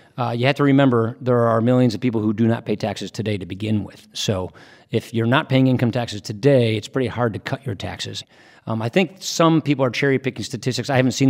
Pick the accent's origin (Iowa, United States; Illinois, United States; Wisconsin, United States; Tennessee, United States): Wisconsin, United States; I come from Wisconsin.